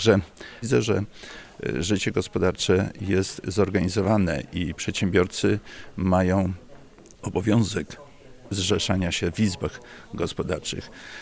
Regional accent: Lower Silesian Voivodeship, Poland; pochodzę z Kotliny Kłodzkiej, ziemi kłodzkiej

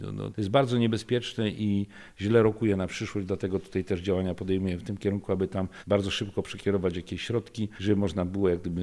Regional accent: Sobótka, Lower Silesian Voivodeship, Poland; skąd pochodzę, ja mówię, że z Sobótki

